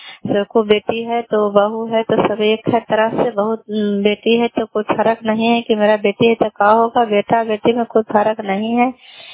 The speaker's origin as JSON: {"language": "Hindi", "town": "Kalyanpur", "region": "Bihar", "country": "India", "said": "घर कल्याणपुर वाली बेची पंचायत प्रखंड चंडी जिला नालंदा का निवासी हूँ।"}